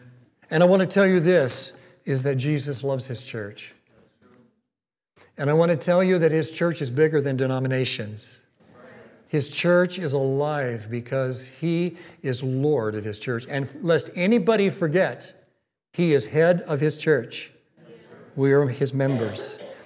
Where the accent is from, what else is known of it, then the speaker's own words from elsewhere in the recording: Packwood, Washington, United States; I was a little boy growing up in Packwood, Washington. Believe it, there really is a Packwood, Washington.